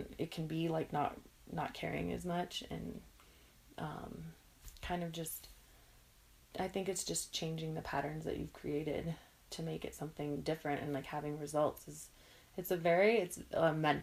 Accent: Jackson, United States; I grew up in Jackson, I loved it. And I think every kid that grew up in Jackson is obsessed with their home

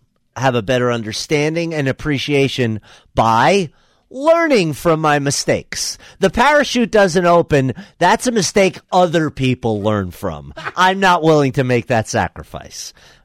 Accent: New Jersey, United States; figure I'm a little nuts, I'm from Jersey

